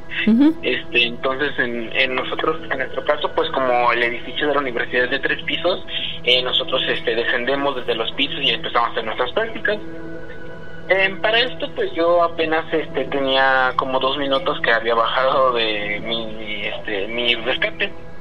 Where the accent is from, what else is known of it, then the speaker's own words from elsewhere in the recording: Huajuapan de León, Oaxaca, Mexico; now in Puebla, Mexico; Yo soy de Huajuapan de León.